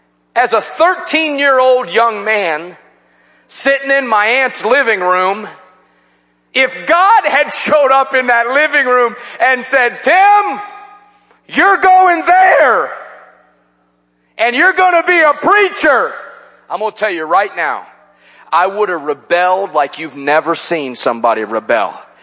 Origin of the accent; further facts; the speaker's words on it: Chicago, Illinois, United States; I told you Wednesday night I'm from Chicago.